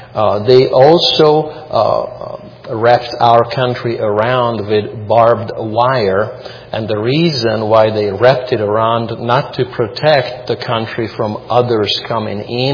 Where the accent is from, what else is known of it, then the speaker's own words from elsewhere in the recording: Hungary; born there; English is a second language; I myself, when I was born in 1972 in Hungary behind the Iron Curtain, I was enrolled into an elementary school